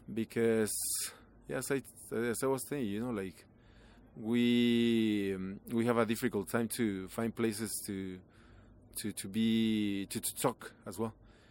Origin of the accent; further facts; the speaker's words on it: Mexico; I'm from Mexico, but … you know. And I am an indigenous tattoo artist and body piercer from Mexico.